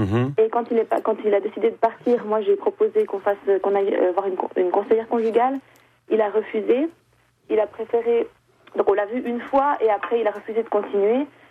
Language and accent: French; Switzerland; Moi, je suis suisse, le papa est étranger.